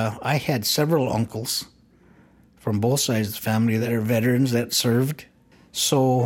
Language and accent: English; Minnesota, United States; I am from the White Earth Band on the White Earth Reservation. I am of the Turtle Clan.